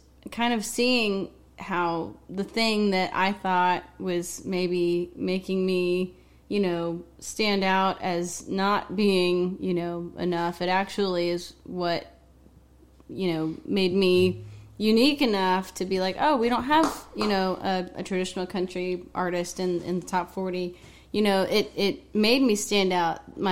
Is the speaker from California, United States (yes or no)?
no; Louisville, Ohio, United States; But you know, growing up in Louisville, Ohio, there wasn't really anybody to write